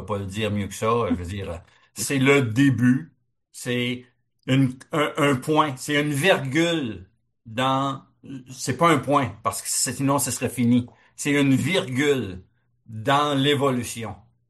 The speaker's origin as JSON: {"language": "French", "town": "Kedgwick", "region": "New Brunswick", "country": "Canada", "said": "Moi, je suis originaire de Kedgwick."}